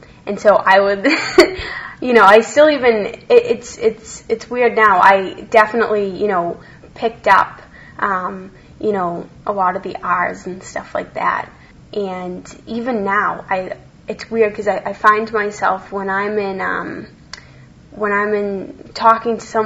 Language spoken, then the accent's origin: English; Boston, Massachusetts, United States; I was born and raised in Dorchester. Technically, I was born in Quincy, but I've lived my entire life in Dorchester. I haven't spent any time outside of the Boston area.